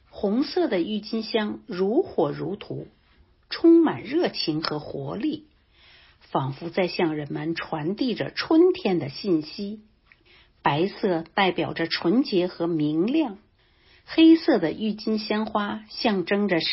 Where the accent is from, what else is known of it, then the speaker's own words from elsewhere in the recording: Kunshan, Jiangsu, China; now in Markham, Canada; 今年67岁，现在居住在加拿大安大略省万锦市。我在这里已经居住8年，每年都会回到中国去。我的老家是江苏省昆山市